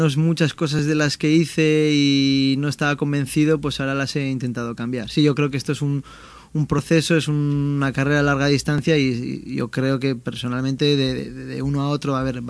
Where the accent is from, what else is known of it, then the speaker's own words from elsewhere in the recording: San Sebastián, Basque Country, Spain; also born or lived in Germany; now in Bilbao, Spain; vivo en Basurto, pero yo soy guipuchi, soy de Donosti, y pues bueno, estuve 4 años viviendo en Alemania